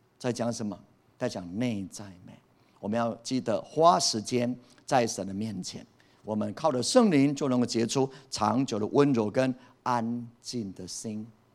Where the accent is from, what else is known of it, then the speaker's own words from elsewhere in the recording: Taiwan; 用我们台湾话就难逃给了